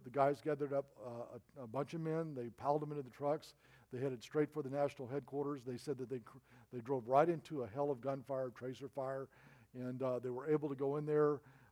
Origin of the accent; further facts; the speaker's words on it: Little Rock, Arkansas, United States; born there; I was actually born in Arkansas. I was born in Little Rock, Arkansas.